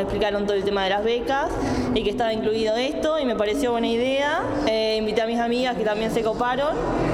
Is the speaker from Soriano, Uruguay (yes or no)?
no; San Carlos, Maldonado, Uruguay; De Maldonado, San Carlos.